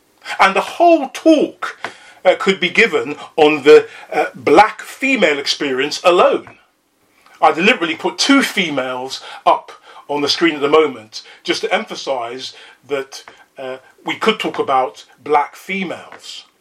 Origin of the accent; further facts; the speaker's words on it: Hackney, London, United Kingdom; Growing up in Hackney, I remember a woman coming up to me and telling me that I had a face like a monkey.